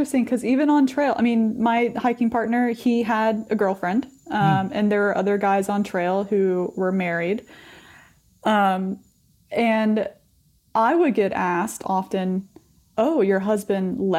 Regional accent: Charlotte, North Carolina, United States; So I met Stuart. We're both from Charlotte, North Carolina.

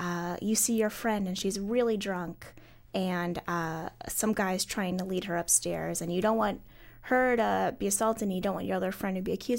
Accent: Kansas, United States; I grew up in a suburb of Kansas City on the Kansas side, and we were taught abstinence only.

